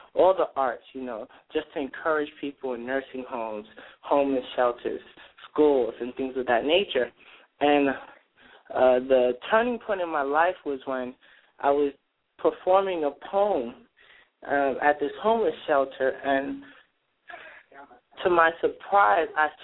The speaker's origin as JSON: {"language": "English", "region": "New York", "country": "United States", "tie": "born or raised there", "said": "Well, my testimony is that, you know, me growing up in Harlem, you know, I did, you know, I was falling into the same trap of, you know, just trying to, you know, fit in."}